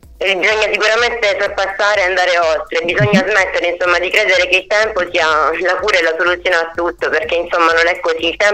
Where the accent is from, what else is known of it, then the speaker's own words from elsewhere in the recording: Reggio Calabria, Calabria, Italy; Ho partecipato a vari concorsi, soprattutto in Calabria, perché sono di Reggio Calabria